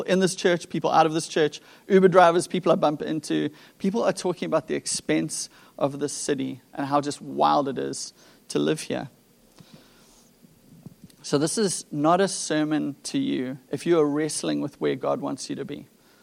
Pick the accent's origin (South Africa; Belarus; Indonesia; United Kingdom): South Africa; moved away as an adult; now in San Diego, United States; I am not a California native. Some of you are like, yeah, where are you from? I was born in South Africa. I lived there for 36 years. 2.5 years ago, my family moved here to San Diego.